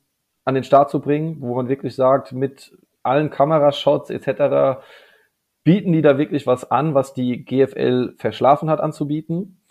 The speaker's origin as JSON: {"language": "German", "town": "Babenhausen", "region": "Hesse", "country": "Germany", "tie": "born or raised there", "said": "Zwischen Darmstadt und Frankfurt ist so meine Heimat. Wunderschöne Babenhausen, kennt aber keiner."}